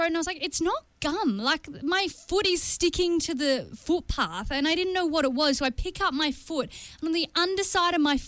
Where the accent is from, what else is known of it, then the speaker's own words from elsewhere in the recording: Melbourne, Victoria, Australia; moved away; because I'm from Melbourne, so I've moved up from the cold into quite a dry heat area